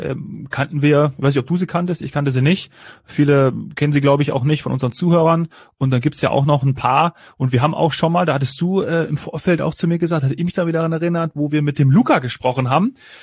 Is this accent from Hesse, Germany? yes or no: yes; Kassel, Hesse, Germany; dem kleinen Flughafen aus meiner Heimatregion Kassel-Calden